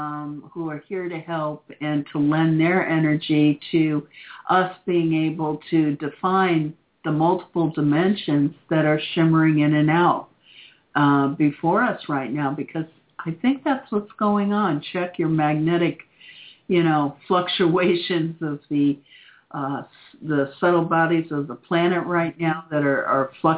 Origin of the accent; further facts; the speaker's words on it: Florida, United States; I grew up in South Florida. Me and the cow patties are right next door. We used to go mushroom picking.